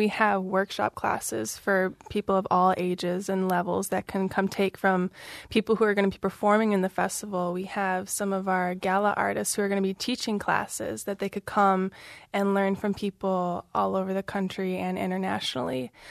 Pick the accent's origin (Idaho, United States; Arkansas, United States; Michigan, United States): Michigan, United States; someone like me, who's been born and raised in Michigan her whole life